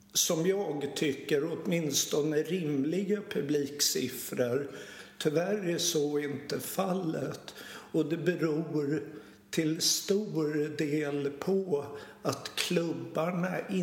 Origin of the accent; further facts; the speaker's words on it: Stockholm, Stockholm County, Sweden; Eftersom jag är född och uppvuxen på Östermalm, ett kvarter ifrån stadion.